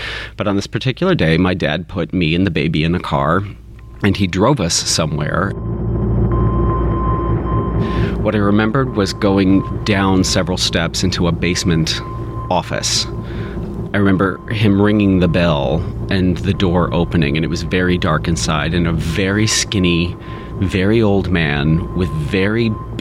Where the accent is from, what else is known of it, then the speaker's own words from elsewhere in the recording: Kentucky, United States; I grew up in Kentucky. My dad is a Kentuckian.